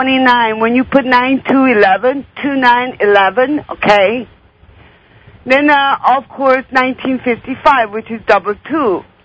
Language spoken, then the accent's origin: English; South Korea; I was born and raised in Korea.